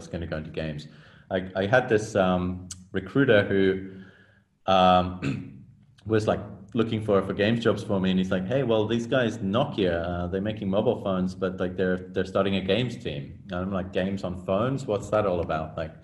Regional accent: England, United Kingdom; accent: international; I'm from England, but my accent might not make that super clear because it's kind of morphed over the years into something a little bit more international sounding.

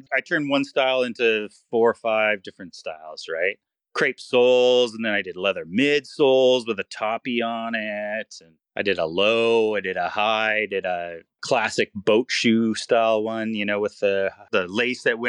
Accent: Winnipeg, Manitoba, Canada; also born or lived in Vancouver; Born and bred in Winnipeg.

